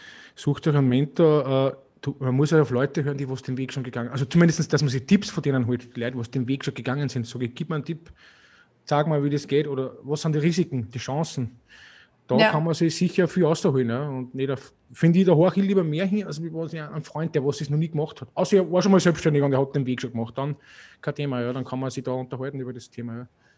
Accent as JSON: {"language": "German", "country": "Austria", "said": "Das gibt es halt noch bei uns in Österreich"}